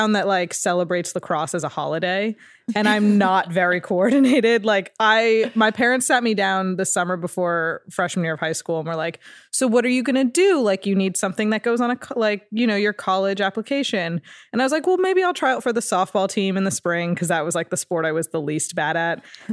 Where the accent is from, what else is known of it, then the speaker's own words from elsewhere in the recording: Ridgewood, New Jersey, United States; It's called Ridgewood, New Jersey.